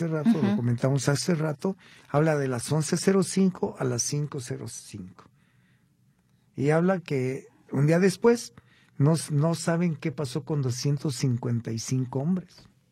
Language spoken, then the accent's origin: Spanish; Mexico; Somos muy mexicanos porque ganó la selección, pero nos enojamos porque perdió